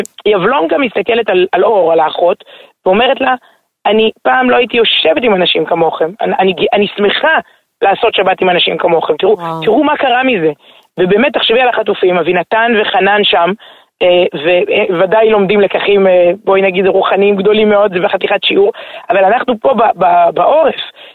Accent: Herzliya, Tel Aviv District, Israel; אני הרצליאנית, אני גדלתי בהרצליה

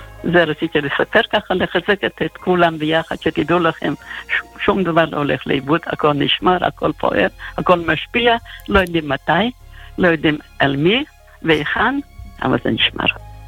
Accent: Ukraine; now in Israel; אני גדלתי בברית המועצות, היום זה אוקראינה, פעם זה הונגריה. נולדתי להורים ניצולי שואה, בת יחידה.

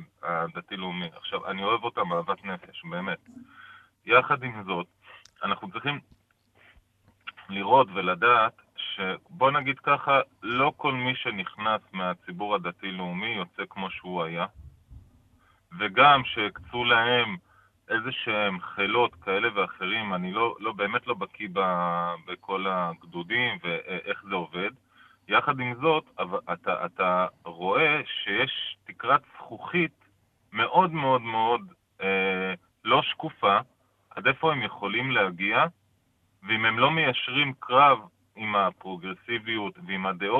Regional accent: Beit Shemesh, Jerusalem District, Israel; אני מבית שמש.

